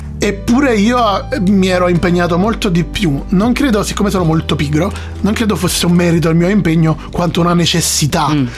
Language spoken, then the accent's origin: Italian; Naples, Campania, Italy; da napoletano ho saputo magari essere più inventivo e fantasioso.